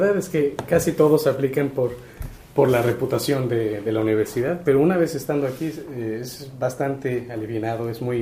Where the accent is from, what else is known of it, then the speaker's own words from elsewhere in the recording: Mexico; de México.